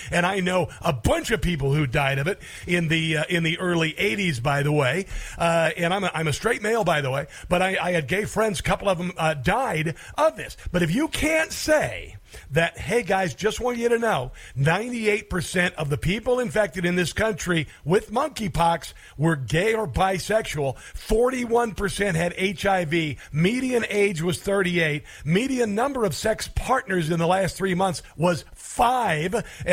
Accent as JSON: {"language": "English", "region": "Midwest", "country": "United States", "tie": "born or raised there", "said": "And oddly enough, I grew up in the Midwest, and it's been 103 degrees before."}